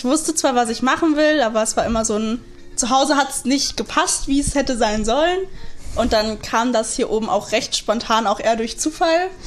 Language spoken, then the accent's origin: German; North Rhine-Westphalia, Germany; Aus NRW ursprünglich, tatsächlich.